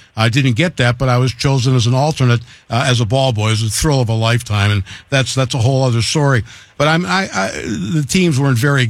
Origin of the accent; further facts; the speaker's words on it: Cleveland, Ohio, United States; Yeah, except I grew up in Cleveland, so it wasn't easy.